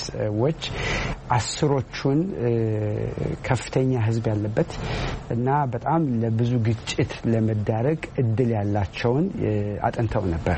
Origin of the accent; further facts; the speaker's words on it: Ambo, Oromia, Ethiopia; እኔ አምቦ ነው ተወልጄ ያደግኩት። አባቴ ከቤታችን ጀርባ የሽንኩርት እርሻ ነበረው